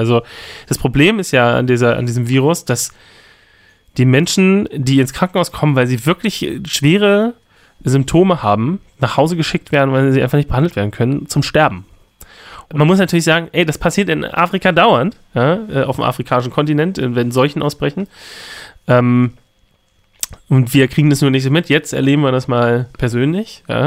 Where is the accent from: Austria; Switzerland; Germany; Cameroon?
Germany; wir als Deutsche, da relativ gelassen drauf gucken können, weil wir es noch im Griff haben